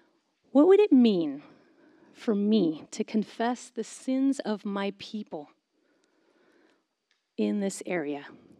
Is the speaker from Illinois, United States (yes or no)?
no; Davis, California, United States; I grew up in Davis, which is about an hour away, and also a university town.